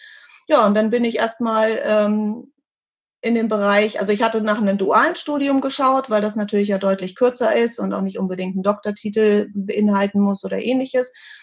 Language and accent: German; Hanover, Lower Saxony, Germany; born there; damals in Hannover, in meinem Geburtsort